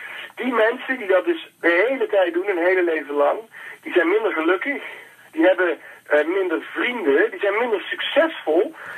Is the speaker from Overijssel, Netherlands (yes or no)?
no; Eindhoven, North Brabant, Netherlands; Ik kom uit Brabant het Eindhoven